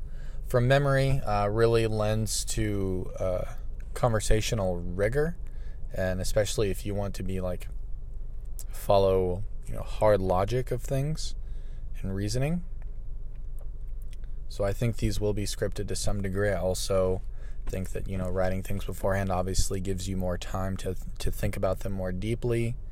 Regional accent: Florida, United States; I registered to vote when I was 18 through the mail in my home state of Florida.

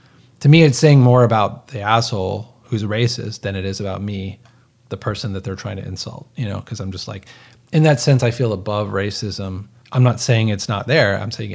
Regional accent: United States; it's like how proud I am to be an American. I don't know. Like, I'm not ashamed of being an American

